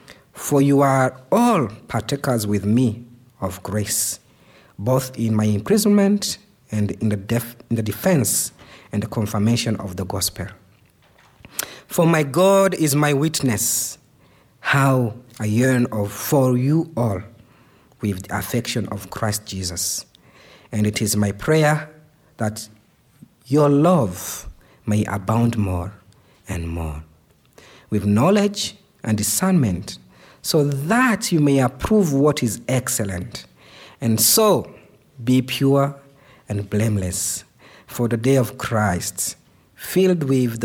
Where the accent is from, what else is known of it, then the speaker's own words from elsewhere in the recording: Burundi; now in Kenya; I am working in Kenya right now, but I come from Burundi.